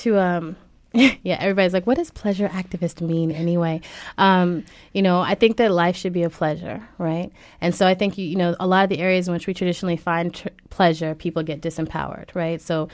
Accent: California, United States; I was visiting my family in Puerto Rico during the 2000 election. I'm Puerto Rican, but I'm from California, so I was not prepared for the way my people put on an election.

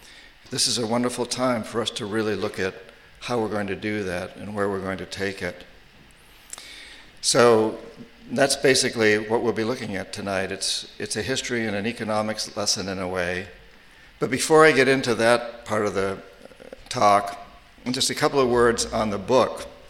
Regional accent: New Hampshire, United States; Again, created in my home state, New Hampshire, as we say it up there.

